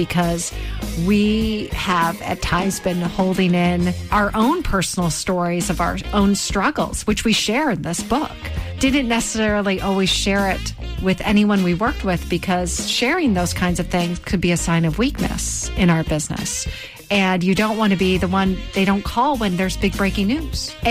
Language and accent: English; Pittsburgh, Pennsylvania, United States; also born or lived in Grand Rapids / Ann Arbor; I was born in Grand Rapids, Michigan. I lived in Ann Arbor, Michigan, but I always say I'm from Pittsburgh, Pennsylvania, so I'm a Northeastern gal.